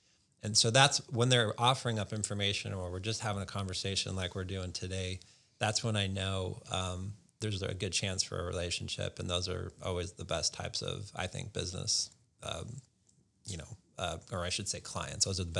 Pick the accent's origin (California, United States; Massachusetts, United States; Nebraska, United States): Nebraska, United States; Norfolk; I had a good buddy of mine that I grew up with in Norfolk, Nebraska. We went to high school together.